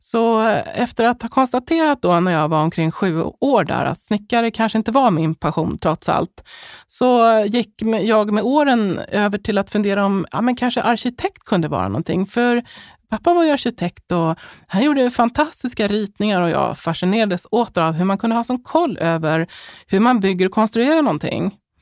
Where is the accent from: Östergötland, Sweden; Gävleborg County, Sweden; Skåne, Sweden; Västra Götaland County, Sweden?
Gävleborg County, Sweden; Delsbo; also born or lived in Stockholm; Vid den här tidpunkten hade vi flyttat från Stockholm, där jag är född, till Hälsingland i en liten ort som heter Delsbo.